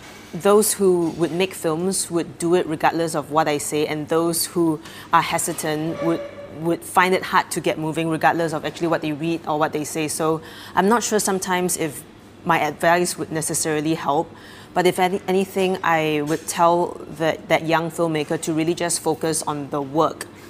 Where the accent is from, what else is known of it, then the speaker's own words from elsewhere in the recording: Singapore; And on the other hand, I think of myself as a Singaporean.